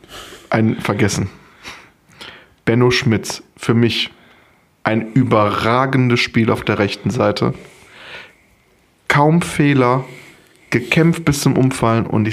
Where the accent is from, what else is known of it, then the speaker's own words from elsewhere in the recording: Mönchengladbach, North Rhine-Westphalia, Germany; born there; aber gebürtiger Mönchengladbacher, ne? Der ist so wie ich.